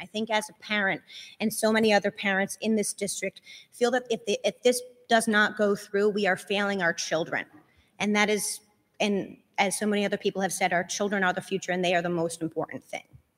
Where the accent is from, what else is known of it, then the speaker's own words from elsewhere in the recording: Exeter, Rhode Island, United States; I came myself from Exeter West Greenwich schools, where we had the joy of going into a brand new high school, brand new junior high and high school.